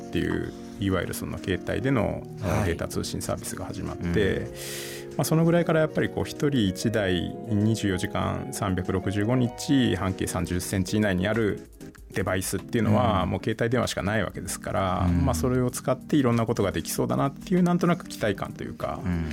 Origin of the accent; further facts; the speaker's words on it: Saitama, Japan; now in Utsunomiya, Japan; 出身は埼玉です。